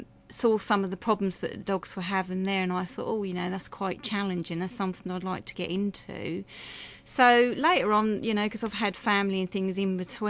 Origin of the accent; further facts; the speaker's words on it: Ipswich, East of England, United Kingdom; accent: Suffolk; I was born in Ipswich.